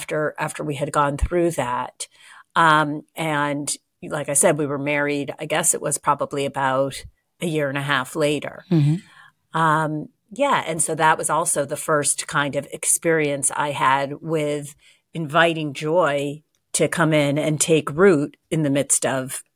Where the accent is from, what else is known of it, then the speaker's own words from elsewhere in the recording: Boston, Massachusetts, United States; I was raised just outside of Boston. I was raised in a Jewish family.